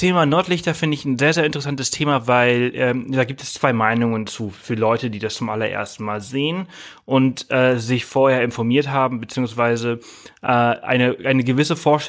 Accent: Balearic Islands, Spain; now in Germany; ich komme ja aus Mallorca, ich bin auf Mallorca aufgewachsen

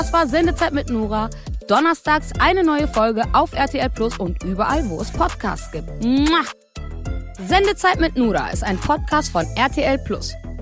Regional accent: Wuppertal, North Rhine-Westphalia, Germany; ich komme aus Wuppertal

